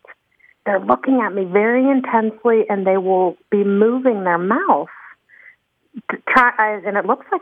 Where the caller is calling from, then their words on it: Tallahassee, Florida, United States; Hi there, this is … I'm from Tallahassee, Florida.